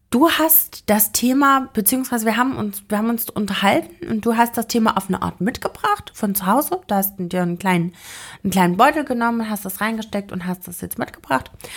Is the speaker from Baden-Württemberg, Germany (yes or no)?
no; Thuringia, Germany; mir hat jetzt gestern eine neue Kollegin auch gesagt, wo kommst denn du her … ? Und da habe ich gesagt, ja, ursprünglich aus Thüringen.